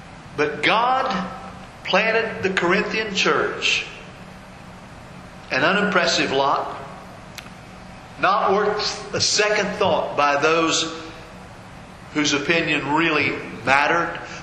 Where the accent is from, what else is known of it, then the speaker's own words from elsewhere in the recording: Locklin, Maryland, United States; also born or lived in Oakland, Maryland; Well, actually, I grew up in Locklin, Maryland, 2 hours from Oakland.